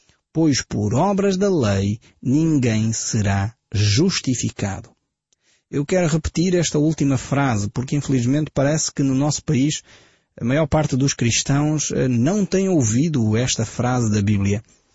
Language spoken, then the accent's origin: Portuguese; Portugal; É triste para mim, como português, olhar e perceber que o grande evento que ocorreu na nação de Portugal foi com os descobrimentos.